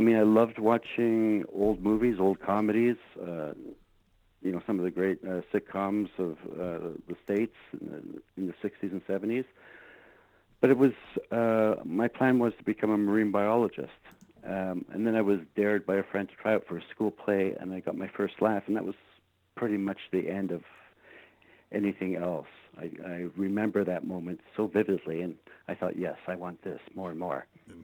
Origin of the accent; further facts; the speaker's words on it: Kilmarnock, Scotland, United Kingdom; born there; moved away; also born or lived in Montreal, Canada / Vancouver, Canada; I was born in Scotland, in a place called Kilmarnock. Then in 1964, my family immigrated to Canada, ending up in Montreal, and then after 10 years, ending up in Vancouver.